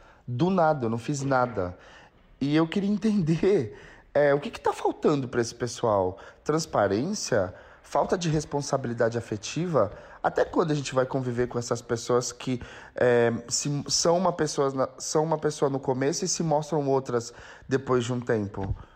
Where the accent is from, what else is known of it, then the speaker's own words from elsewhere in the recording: São José do Rio Preto, São Paulo, Brazil; tenho 39 anos e sou da cidade de São José do Rio Preto.